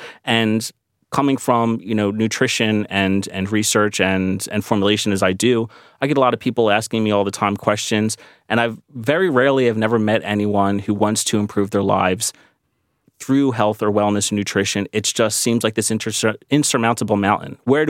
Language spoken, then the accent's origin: English; Philadelphia, Pennsylvania, United States; born there; You know, I was living in America where I was born in Philadelphia, and American culture can take hold of you.